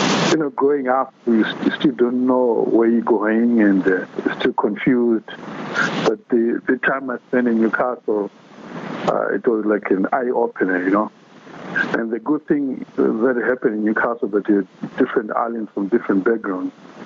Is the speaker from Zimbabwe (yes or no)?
yes; Zimbabwe; born there; prior to that I was in Zimbabwe. I was born in Zimbabwe, and we went to Accra.